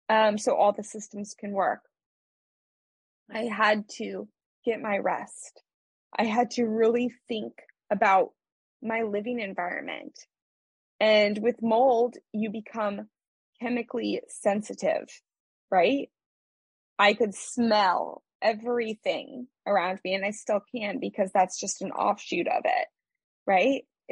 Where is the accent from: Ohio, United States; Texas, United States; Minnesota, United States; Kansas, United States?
Kansas, United States; I'm a girl from Kansas, right? Originally.